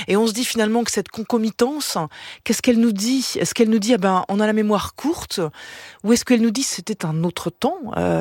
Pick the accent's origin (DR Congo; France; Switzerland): France; et notamment chez nous, en France